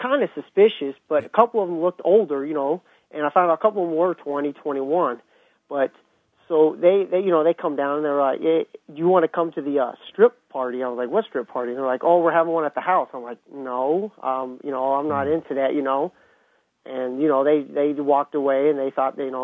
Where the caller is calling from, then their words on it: Larned, Kansas, United States; Yeah, I was calling from Larned.